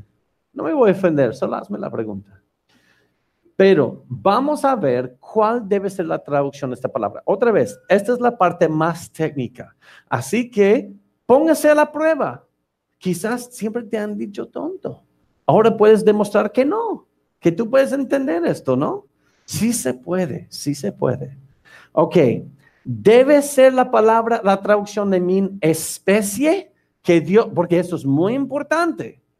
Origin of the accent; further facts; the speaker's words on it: United States; born there; Spanish is a second language; Yo soy norteamericano por nacimiento, yo creo que se nota, ¿no?